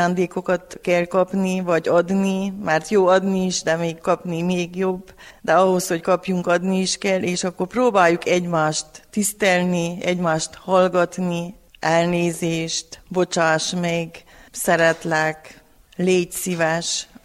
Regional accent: Vargyas, Covasna, Romania; a vargyason, a szülőfalumban a legszebb. Itt nőttem fel, és itt voltam tanítónő.

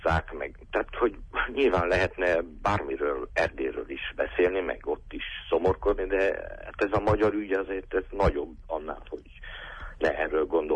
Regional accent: Oradea, Bihor, Romania; én nem vagyok erdélyi, tehát én Párciumi vagyok, nagyváradi vagyok

